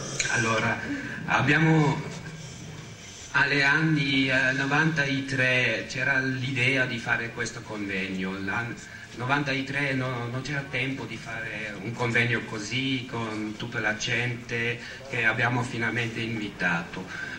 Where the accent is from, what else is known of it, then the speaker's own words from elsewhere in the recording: Switzerland; È un po' un problema come svizzero che noi abbiamo fatto tante cose